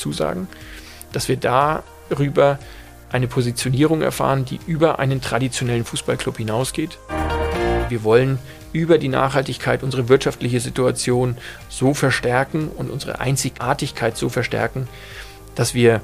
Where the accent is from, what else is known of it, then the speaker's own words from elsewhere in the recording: Nuremberg, Bavaria, Germany; born there; Bin 47 Jahre alt, habe 3 Kinder und habe das Privileg, in meiner Geburtsstadt tatsächlich den ansässigen Verein zu führen.